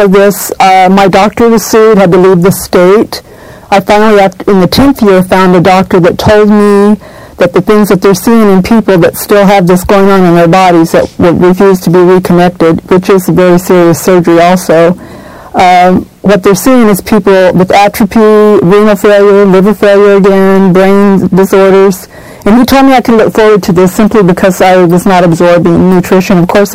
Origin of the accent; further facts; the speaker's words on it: California, United States; I'm from Secrets Heights, California.